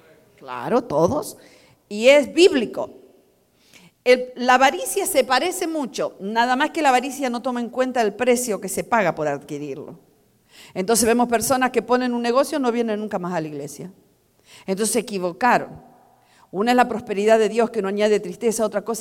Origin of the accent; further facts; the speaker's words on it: Argentina; yo también vine de Argentina, pasando necesidad en Argentina.